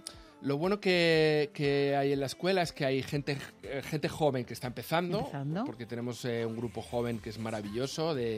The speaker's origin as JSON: {"language": "Spanish", "town": "Madrid", "region": "Community of Madrid", "country": "Spain", "tie": "born or raised there"}